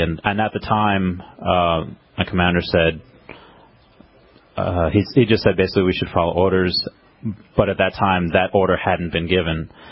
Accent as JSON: {"language": "English", "region": "New York", "country": "United States", "tie": "born or raised there", "also_born_or_lived": "Peru", "said": "Well, I'm born in Peru, raised mostly in New York."}